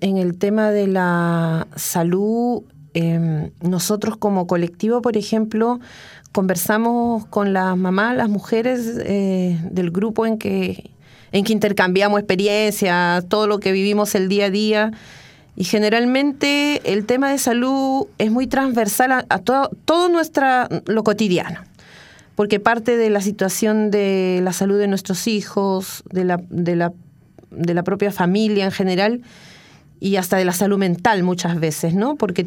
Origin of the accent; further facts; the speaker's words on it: Ayacucho, Peru; moved away; es una canción de ayacuchana, que es de la ciudad donde yo nací. Y la elegí porque me recuerda a mi niñez, a mi infancia, a mi ciudad, a la ciudad que yo dejé